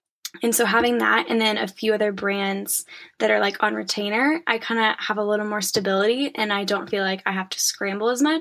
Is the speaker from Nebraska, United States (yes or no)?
no; Kansas, United States; I mean, I'm from Kansas. There's not a whole bunch of unique landscape. There's a lot of flat land, which is beautiful.